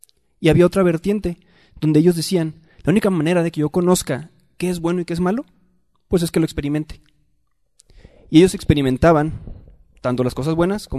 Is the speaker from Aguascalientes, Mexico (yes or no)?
no; Juárez, Chihuahua, Mexico; yo sé de lo que hablo porque yo vengo de Juárez, y en Juárez hay muchos baches